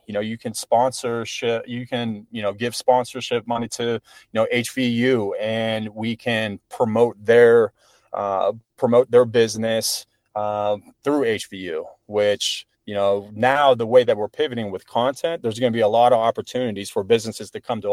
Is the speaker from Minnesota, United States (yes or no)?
no; Youngstown, Ohio, United States; But growing up in Youngstown, Ohio, there's a big, you know, Irish, Italian culture there.